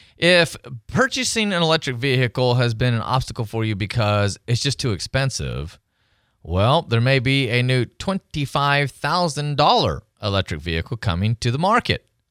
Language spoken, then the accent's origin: English; Tennessee, United States; now in Pensacola, United States; It's a Southern thing. I mean, I grew up in Tennessee. Same problem here.